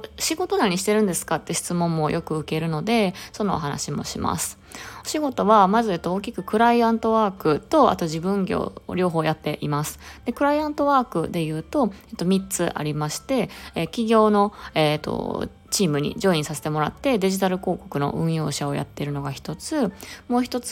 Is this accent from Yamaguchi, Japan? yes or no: no; Osaka, Japan; もともと大阪生まれ、大阪育ちの現在27歳、今年28歳になります。